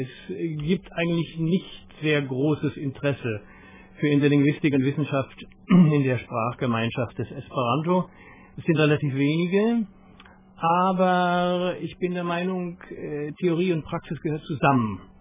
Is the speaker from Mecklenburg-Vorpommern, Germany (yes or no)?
yes; Mecklenburg-Vorpommern, Germany; Ich bin ja ein halber Neubrandenburger, auf jeden Fall bin ich Mecklenburger.